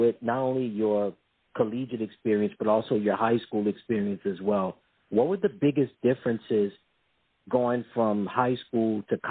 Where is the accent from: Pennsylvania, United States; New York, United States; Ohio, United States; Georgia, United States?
Georgia, United States; Atlanta; And, you know, growing up in Atlanta